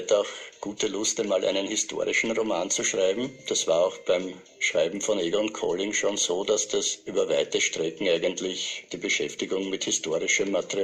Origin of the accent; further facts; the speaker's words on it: Tulln, Lower Austria, Austria; ich komme aus Tulln.